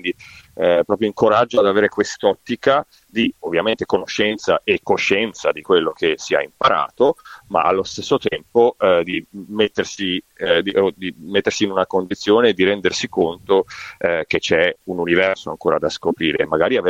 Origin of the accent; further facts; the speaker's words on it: Mestre, Veneto, Italy; Sono di Mestre, esatto, sì, sono di Mestre, però è vicino, insomma, il clima è molto simile tra Padova e Mestre.